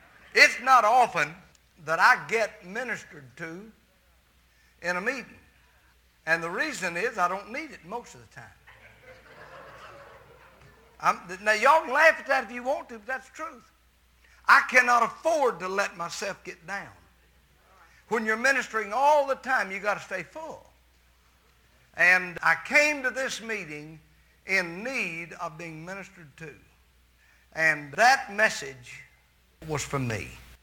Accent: Camden, Arkansas, United States; My friend Bernard Judd is here from my hometown of Camden, Arkansas.

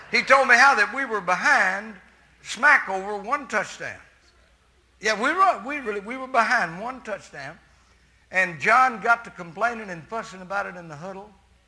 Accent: Camden, Arkansas, United States; My friend Bernard Judd is here from my hometown of Camden, Arkansas.

